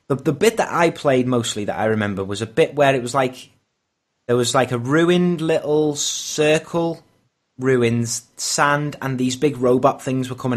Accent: England, United Kingdom; I'm English. Maria, I'm an English person. I'm English.

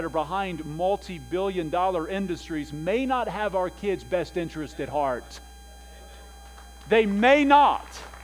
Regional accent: Wilmington, Ohio, United States; I grew up in Wilmington, Ohio, and I said it's different than what Xenia is. I said, I kind of grew up in the country a little bit, though

